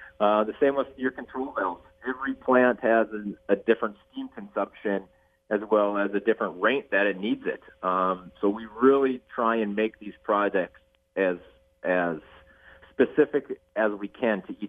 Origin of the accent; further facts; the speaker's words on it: Washburn, North Dakota, United States; So I grew up in Washburn, North Dakota, right, you know, just down the road from Great River Energy and Minn Kota and all those great plants there.